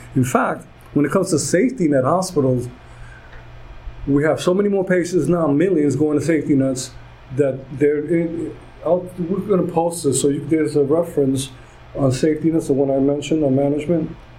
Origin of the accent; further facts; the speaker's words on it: Brooklyn, New York, United States; I was born in a public hospital in the Bronx. I was raised in Brooklyn, and we only went to public hospitals.